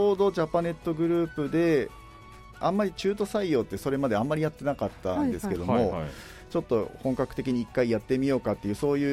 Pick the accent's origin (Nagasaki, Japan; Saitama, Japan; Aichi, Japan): Nagasaki, Japan; Sasebo; 私佐世保ですね。